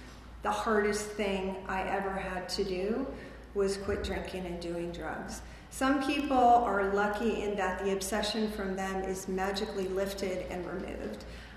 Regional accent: California, United States; I grew up here in the Antelope Valley.

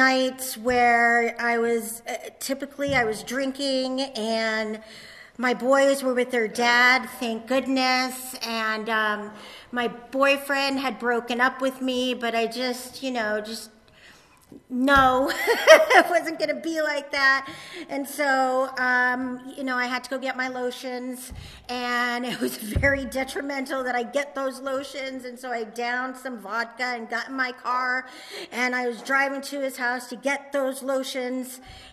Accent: Rhode Island, United States; I must have been 9 or 10-ish, and I'm from Rhode Island

